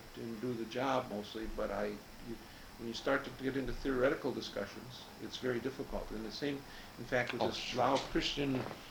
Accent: United States; As opposed to me being British or French or Australian or something

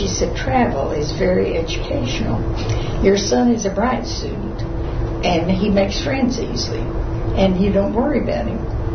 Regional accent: Dallas, Texas, United States; And I grew up in Dallas. My daddy had a grocery store.

